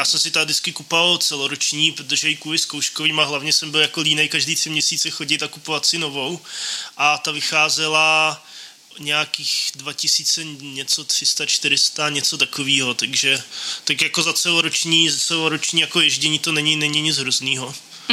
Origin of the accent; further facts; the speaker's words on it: České Budějovice, South Bohemian Region, Czechia; now in Brno, Czech Republic; Jako já jsem náplava z Českých Budějovic